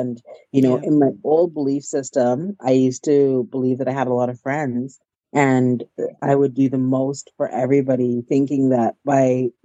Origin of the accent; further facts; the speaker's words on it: Nigeria; And as a Nigerian, I would say, like, my people are very hard